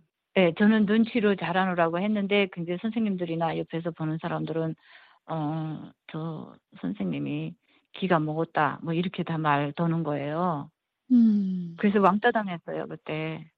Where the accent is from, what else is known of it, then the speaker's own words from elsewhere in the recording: North Korea; 제가 북한에서 왔으니까 외래어나 뭐 이런 거 하나도 못 알아듣는 거야.